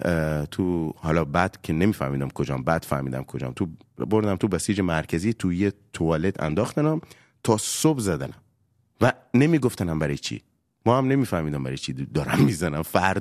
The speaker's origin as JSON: {"language": "Persian", "region": "Bushehr", "country": "Iran", "said": "آقا ما بچه بوشهرم"}